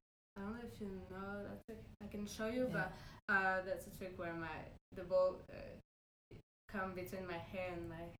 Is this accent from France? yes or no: yes; Paris, Île-de-France, France; I'm from Paris, so I'm going to be there.